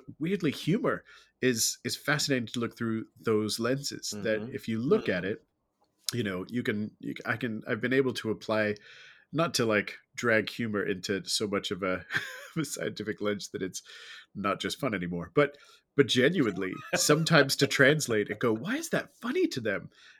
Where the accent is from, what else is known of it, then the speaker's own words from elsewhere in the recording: United Kingdom; growing up in Britain